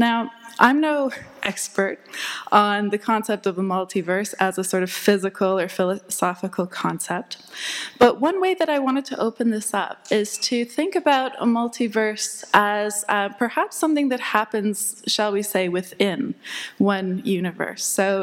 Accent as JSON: {"language": "English", "country": "Canada", "said": "I come from Canada, and I'm currently finishing a PhD at Goldsmiths in the art department."}